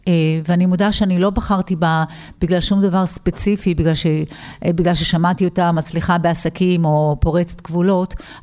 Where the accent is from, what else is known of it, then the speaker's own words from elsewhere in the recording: Southern District, Israel; בעיקרון אני גדלתי בישראל, בדרום ישראל, עם אימא ואחות, בלי אבא.